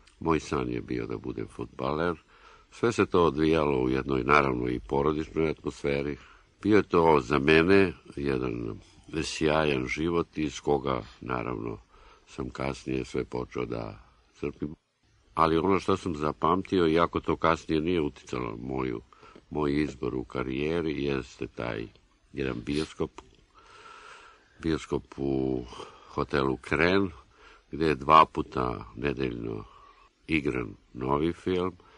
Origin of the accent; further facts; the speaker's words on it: Čačak, Šumadija and Western Serbia, Serbia; Rođen sam u Čačku, u jednoj maloj ulici, koja se i onda i danas zove Cigan Mala, u komšiluku u kome je bio jedan pop, jedan sarač. Čačak je u to vreme bio jedan mali gradić, 8000